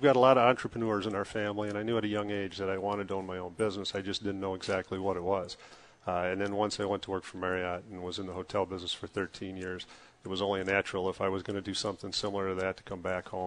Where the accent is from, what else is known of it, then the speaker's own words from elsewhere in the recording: Bridgeport, Michigan, United States; I was born and raised in Bridgeport.